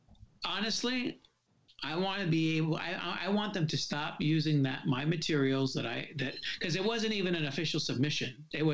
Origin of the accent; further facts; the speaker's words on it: New York, United States; I don't, you know, I'm a New Yorker.